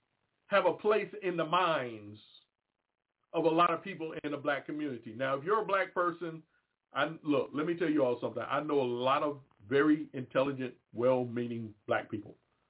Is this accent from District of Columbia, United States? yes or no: yes; Washington, District of Columbia, United States; Now, when I grew up in Washington, D.C., one of the things I didn't like about D.C. was how run down the place looked.